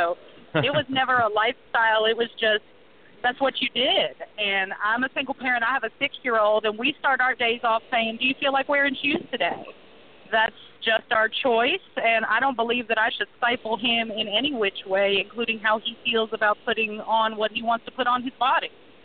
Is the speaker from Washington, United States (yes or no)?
no; Galveston, Texas, United States; moved away; also born or lived in Baltimore, United States; Well, I grew up down in the Galveston-Houston area, in between around there. I'm actually from Baltimore is where I was born, but my parents relocated when I was real young.